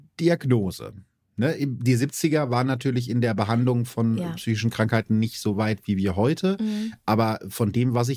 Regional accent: Germany

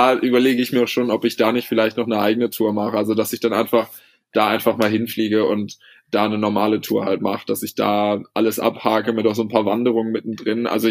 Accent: Berlin, Germany; also born or lived in North Rhine-Westphalia; now in Norway; als Berliner slash Westfaler

